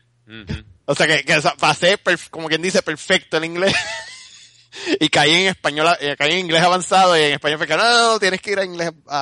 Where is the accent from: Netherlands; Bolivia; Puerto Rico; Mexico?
Puerto Rico; el español siempre fue, a pesar de que me crié en Puerto Rico, el español fue una pendeja para mí.